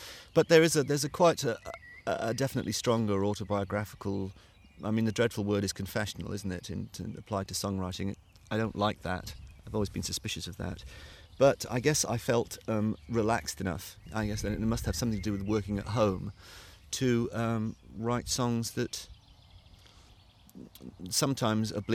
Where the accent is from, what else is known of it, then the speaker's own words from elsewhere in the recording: Wales, United Kingdom; growing up in South Wales